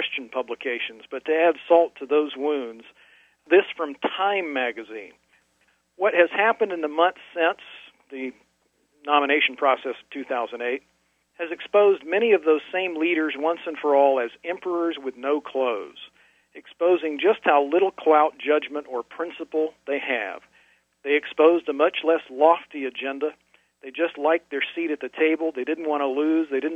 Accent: Idaho, United States; now in Michigan, United States; I moved to Michigan from Idaho, so I'm one of those guys on the blue fans, you know, the Boise State Broncos.

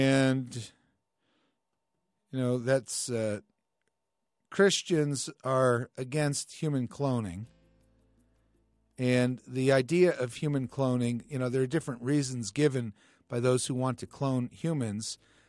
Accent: New Jersey, United States; born there; I was born in New Jersey.

